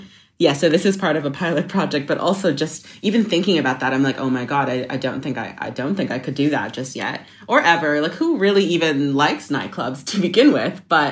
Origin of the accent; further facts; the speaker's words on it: Canada; And especially as a Canadian, I don't want to like stereotype myself